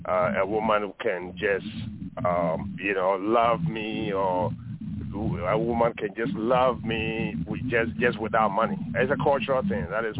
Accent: Ghana; Yeah, greetings, everyone. … I'm from Ghana.

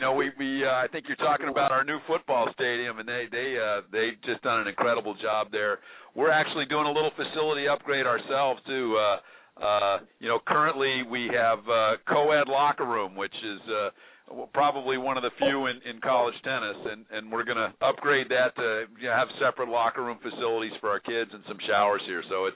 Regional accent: Northern Ireland, United Kingdom; my dad was a teacher here in the Berkeley school. So I had every summer off, and we would fly back to Ireland. So I spent a lot of my youth growing up in Northern Ireland.

